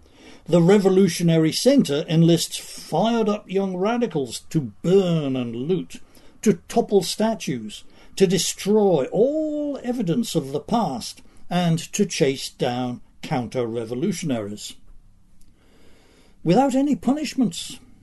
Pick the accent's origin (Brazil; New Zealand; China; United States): China; China, all this seems very familiar.